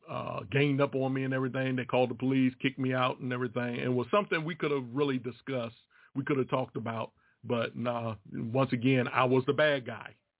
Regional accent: Roanoke, Virginia, United States; born there; Roanoke, Virginia is my hometown where I grew up. Well, not where I grew up, but it was where I was born.

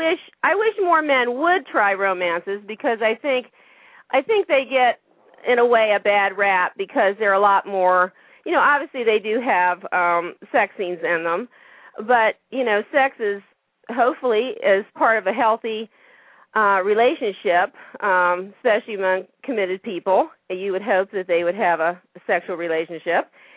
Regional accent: Ohio, United States; moved away as an adult; Yeah, I was born and raised in Ohio, but I moved to Maryland several years ago, and so I live a bit north of Baltimore now.

